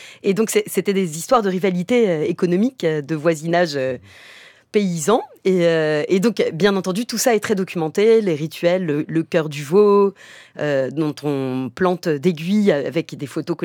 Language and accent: French; France; ma double culture depuis la naissance, où j'ai grandi donc en France, mais mes deux parents étaient polonais.